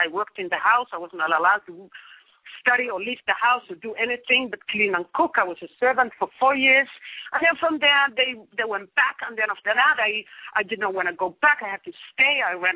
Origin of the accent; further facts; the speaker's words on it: Somalia; I was born and raised in Somalia, East Africa, and as a little girl.